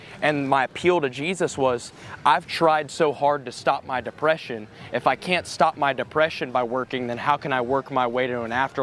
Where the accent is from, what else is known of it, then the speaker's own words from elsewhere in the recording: Georgia, United States; growing up, I grew up in Georgia, so I'd heard of religion.